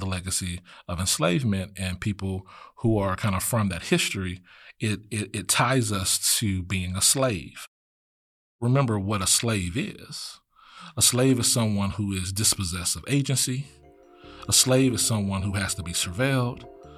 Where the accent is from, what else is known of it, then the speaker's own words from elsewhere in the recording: Louisiana, United States; And growing up in Louisiana, it was, hey, wait a minute. All white folk live across this track and all the Black people lived across this track.